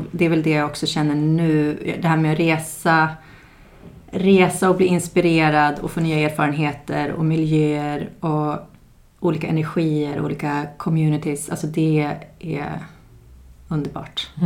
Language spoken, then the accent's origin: Swedish; Östersund, Jämtland County, Sweden; moved away as an adult; Nej, men jag är uppvuxen på Frösön, uppe i Östersund, Jämtland. Och flyttade därifrån ganska tidigt, direkt efter gymnasiet.